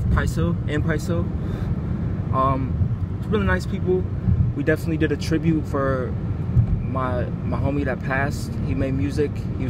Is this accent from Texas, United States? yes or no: no; Georgia, United States; now in Cincinnati, United States; I'm actually from Georgia. That's where I was born and raised, partly. I grew up there and here.